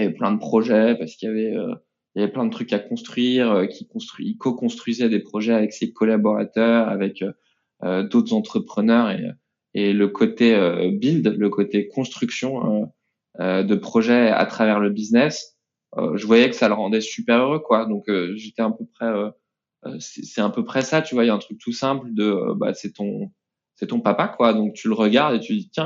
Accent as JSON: {"language": "French", "town": "Nantes", "region": "Pays de la Loire", "country": "France", "tie": "born or raised there"}